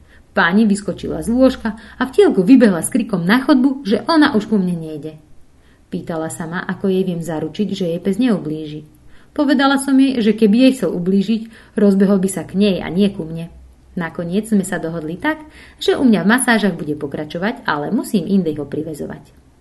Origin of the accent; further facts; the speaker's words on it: Stará Ľubovňa, Prešov Region, Slovakia; Pochádzam zo Starej Ľubovne